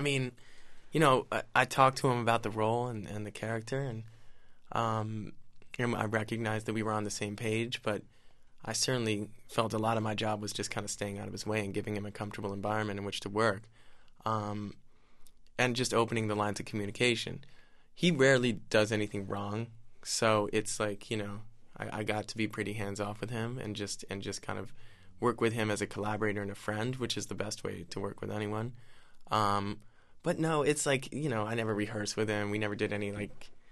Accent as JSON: {"language": "English", "region": "New York", "country": "United States", "tie": "born or raised there", "said": "growing up in New York and recognizing and remembering exactly how the city"}